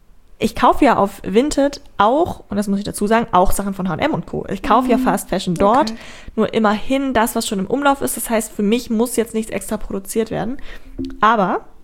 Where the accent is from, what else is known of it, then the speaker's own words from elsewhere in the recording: Braunschweig, Lower Saxony, Germany; Ich bin aus Braunschweig, wo ich herkomme, bis nach Hamburg gefahren